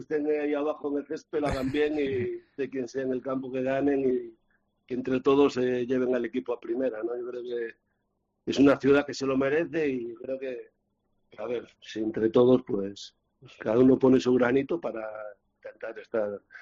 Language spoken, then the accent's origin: Spanish; Galicia, Spain; yo soy gallego, firmo en Madrid